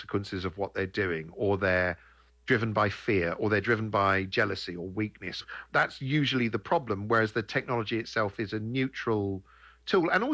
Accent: United Kingdom; especially being British, you can't help being British growing up

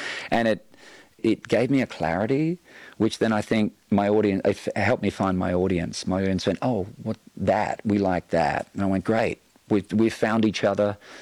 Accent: Australia; now in Nashville, United States; I saw myself as an artist who happens to be from Australia.

